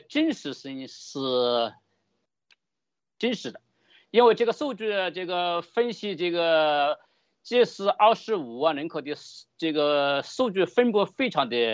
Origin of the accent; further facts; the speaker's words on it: Hongjiang, Hunan, China; 然后在我的家乡这个湖南，这个洪江市也有109位是我们市里的